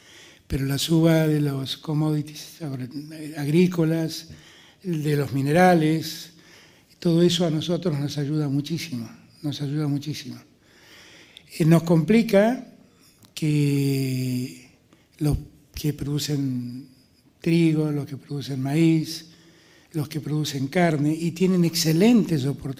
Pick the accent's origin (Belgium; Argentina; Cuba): Argentina